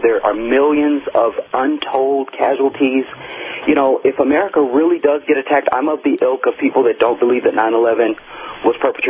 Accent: United States; I'm an American Muslim

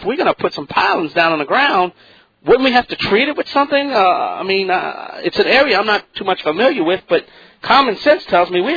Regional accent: New Orleans, Louisiana, United States; man, I'm from New Orleans. We have a tremendous Formosan termite problem down there.

